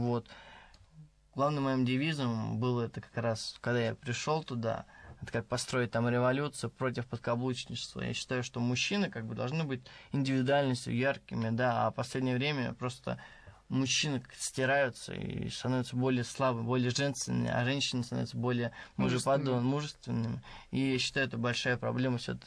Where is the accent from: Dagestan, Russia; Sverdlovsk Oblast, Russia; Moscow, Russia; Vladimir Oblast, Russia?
Moscow, Russia; born there; also born or lived in Lebanon; Да, у меня арабские крови из Ливана, вот я родился, правда, в Москве, но постоянно езжу туда, и там учился даже.